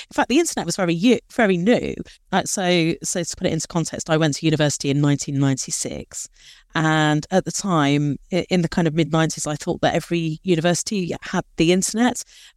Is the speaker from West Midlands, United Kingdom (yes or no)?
yes; Bedworth, West Midlands, United Kingdom; I grew up in a small town in Warwickshire, called Bedworth. Probably not many people have heard of it. I suppose it's near Coventry. That's probably the biggest place that Bedworth is near.